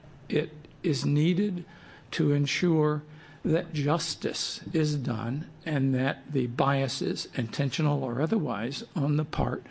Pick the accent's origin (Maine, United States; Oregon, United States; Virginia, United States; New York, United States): Oregon, United States; Corvallis; I'm from Corvallis.